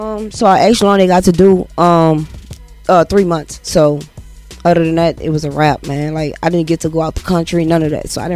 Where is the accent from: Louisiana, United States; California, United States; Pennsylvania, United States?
Louisiana, United States; New Orleans; I'm from New Orleans. They're from New Orleans.